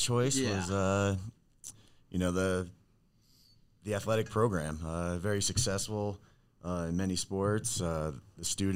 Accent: New Jersey, United States; moved away as an adult; now in Colorado, United States; I'm originally from New Jersey. Coached a year or two out there for high school, and then moved out here, started a local club and training

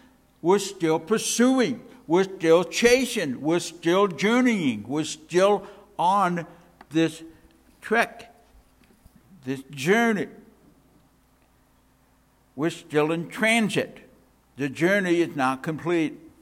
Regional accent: Canada; now in United States; I'm still a Canadian citizen. I live here in the United States, but I have my resident alien card.

